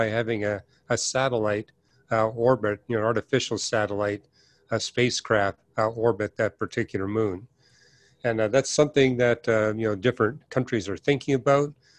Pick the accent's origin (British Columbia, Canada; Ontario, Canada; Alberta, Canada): British Columbia, Canada; Vancouver; I was raised in Vancouver, British Columbia, where a fair number of Hindus were in our neighborhood and at public school.